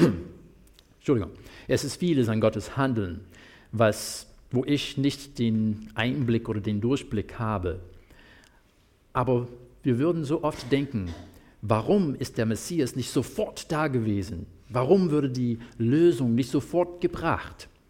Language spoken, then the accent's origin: German; United States; German is a second language; now in Germany; ihr wisst, ich komme aus dem Land der begrenzten Unmöglichkeiten